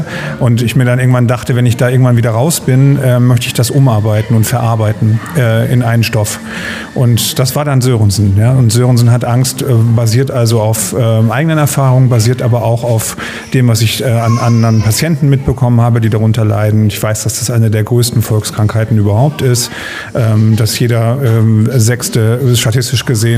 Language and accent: German; Schleswig-Holstein, Germany; born there; Ich selber bin ja gebürtig aus Nordfriesland.